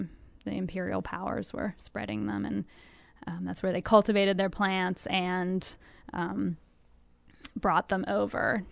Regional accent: Charlottesville, Virginia, United States; Sure. Well, first of all, I'm from Charlottesville

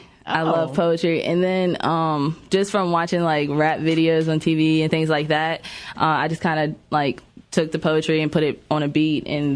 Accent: Staunton, Virginia, United States; I'm from Stanton, Virginia

